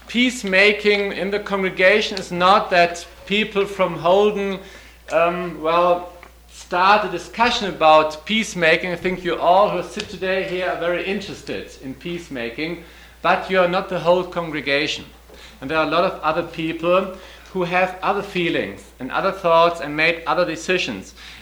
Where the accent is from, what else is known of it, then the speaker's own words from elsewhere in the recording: Germany; English is a second language; from West Germany.